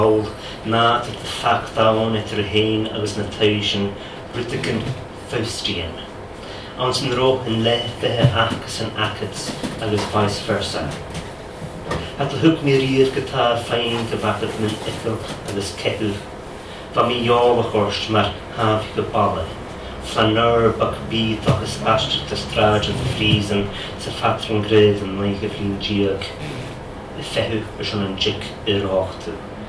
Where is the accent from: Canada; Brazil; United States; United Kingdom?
United Kingdom; Isle of Lewis, Scotland; I am from the Isle of Lewis, and so I grew up with the full weight of the Atlantic around, and I miss the sea hugely.